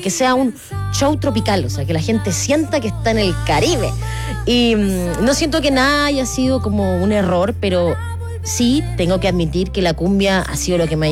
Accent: Coquimbo, Chile; Bueno, porque yo soy de Coquimbo soy.

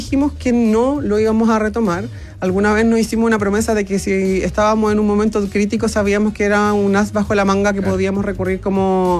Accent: Cauquenes, Maule, Chile; also born or lived in San Carlos, Chile; Y luego me voy a Cauquenes a los 10 años.

